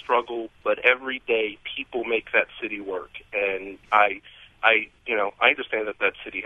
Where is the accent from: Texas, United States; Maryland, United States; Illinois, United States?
Illinois, United States; Chicago; Quickly, I grew up in Cabrini Green. I lived there when Mayor Jane Byrne was mayor. I lived there when Harold Washington was mayor, and I lived there when Mayor Daley became mayor.